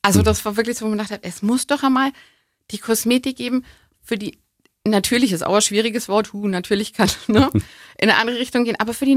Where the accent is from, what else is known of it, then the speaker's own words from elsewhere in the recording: Augsburg, Bavaria, Germany; ich bin in Augsburg geboren, ich bin schon immer hier